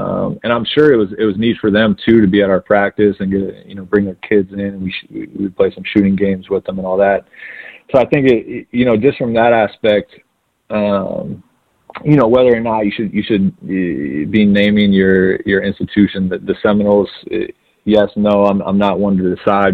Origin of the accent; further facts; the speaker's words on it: Florida, United States; growing up in Florida, you don't really take notice, but how much history there were with Native American tribes.